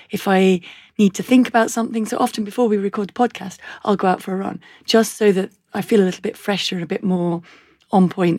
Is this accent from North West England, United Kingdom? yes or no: yes; North West England, United Kingdom; And we lived by a forest because I grew up in Cheshire.